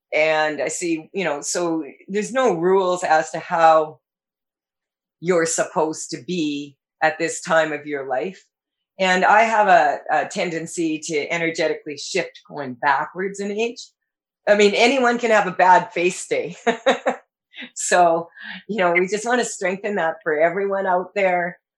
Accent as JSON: {"language": "English", "region": "Saskatchewan", "country": "Canada", "tie": "born or raised there", "said": "I was raised on football in Saskatchewan."}